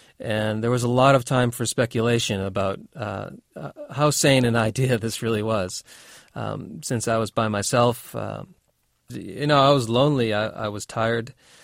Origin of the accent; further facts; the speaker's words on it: New Hampshire, United States; camping as a child growing up in New Hampshire